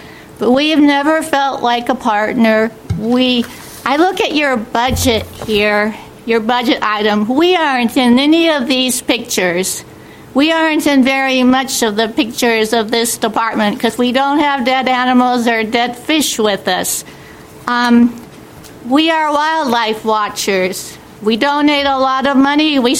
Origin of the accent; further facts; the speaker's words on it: Anacortes, Washington, United States; from Anacortes.